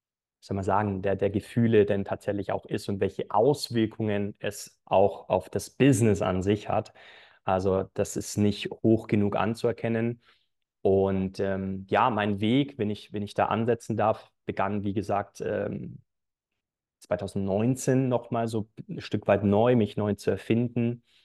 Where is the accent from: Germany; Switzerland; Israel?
Germany; Bavaria; also born or lived in Munich; now in Vienna, Austria; Ich komme nicht aus Wien. Ich lebe seit einem Jahr in Wien. Ich komme aus Bayern tatsächlich. Also um es genau zu nennen, aus dem Allgäu. Und habe viele Jahre auch in München gelebt.